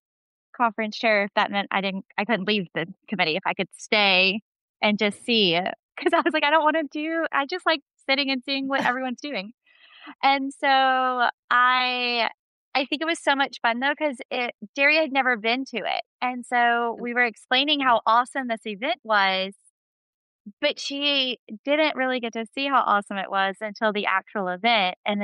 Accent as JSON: {"language": "English", "region": "Louisiana", "country": "United States", "said": "And in my head, I'm like, yes, finally, as a Cajun, feeding is so different. And so crawfish season is such a big deal."}